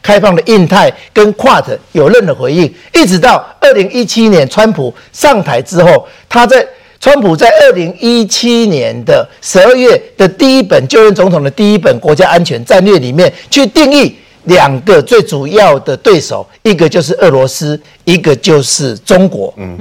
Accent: Taiwan; 我们台湾人要知道，我们台湾人面临四个难题

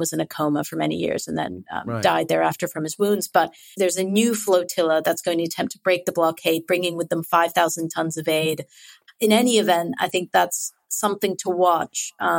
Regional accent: United States; now in London, United Kingdom; I will probably just be focusing on London because I'm an American who lives here.

